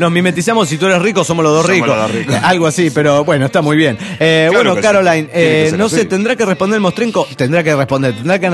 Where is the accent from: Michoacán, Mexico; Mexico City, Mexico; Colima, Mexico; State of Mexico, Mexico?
Mexico City, Mexico; del DF mexicano.